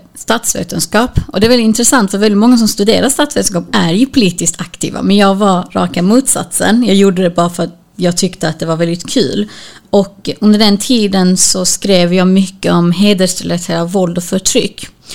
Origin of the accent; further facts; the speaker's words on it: Sweden; born there; Utöver det så kommer jag ifrån Kurdistan. Mina föräldrar är därifrån. Jag är född här i Sverige. Så jag har rötter där borta.